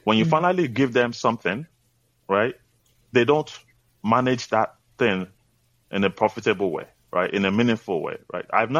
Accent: Nigeria; now in United States; I grew up in Nigeria, actually was born in the U.S., grew up in Nigeria, and then came back to the U.S.

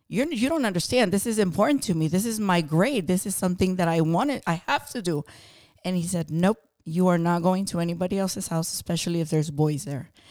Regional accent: Fellsmere, Florida, United States; I went to school in Fellsmere. So I'm so excited to be back in my hometown. This is where I went to school.

